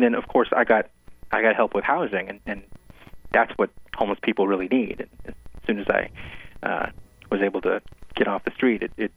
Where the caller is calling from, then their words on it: Washington, District of Columbia, United States; Washington, D.C.